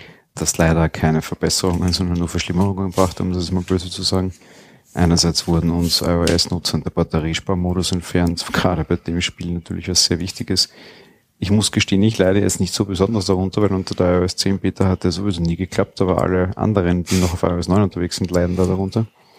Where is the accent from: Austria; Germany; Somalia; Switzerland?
Austria; sage ich jetzt als Österreicher.